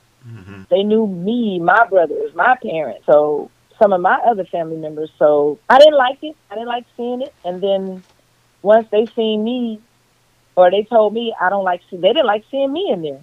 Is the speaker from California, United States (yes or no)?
yes; California, United States; Now, when I get to the institution, there's way more people because I'm from the Bay Area.